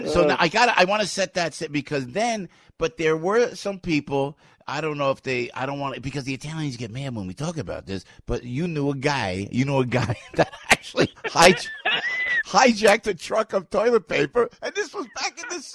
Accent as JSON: {"language": "English", "region": "New Jersey", "country": "United States", "accent": "New Jersey", "said": "If you'd like to call with my New Jersey accent"}